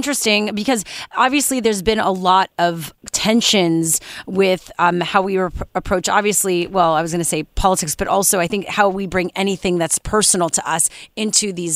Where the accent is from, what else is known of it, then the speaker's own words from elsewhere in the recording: Canada; I also grew up in Canada. I grew up in Canada.